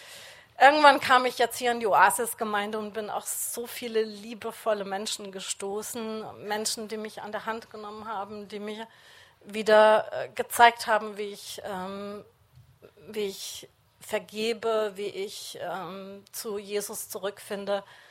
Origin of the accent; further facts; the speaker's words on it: Southern Germany, Germany; now in Northern Germany; ich bin 2009 hierher gezogen in den Norden. Ich komme aus Süddeutschland, also einer sehr katholisch geprägten Gegend. Und bin eigentlich immer schon mit Jesus.